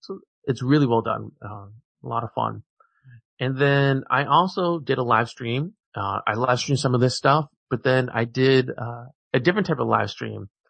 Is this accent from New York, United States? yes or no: no; Virginia, United States; born there; I live in the North. I'm going to call it the American Civil War. I was born in Virginia.